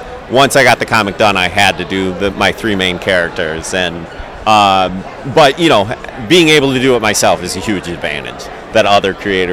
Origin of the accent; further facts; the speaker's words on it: Detroit, Michigan, United States; now in San Diego, United States; I'm originally from San Diego, or I live in San Diego, excuse me. I'm originally from Detroit, so I have kind of connections all through the U.S.